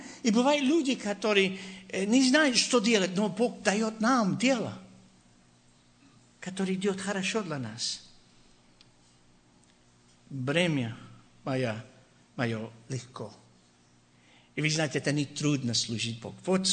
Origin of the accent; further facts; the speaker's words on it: Monterrey, Nuevo León, Mexico; Russian is a second language; Я из Монтеррея, и знаете, тем, которые из Монтеррея, это очень как не хотят дать деньги